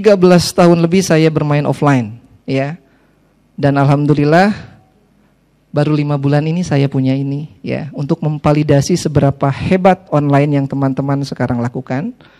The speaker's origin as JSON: {"language": "Indonesian", "town": "Sukabumi", "region": "West Java", "country": "Indonesia", "tie": "born there", "lives_now": "Bekasi, Indonesia", "said": "Saya lahir di Sukabumi. Saya mengenyam pendidikan di Teknik Elektro UI, tinggal di Bekasi"}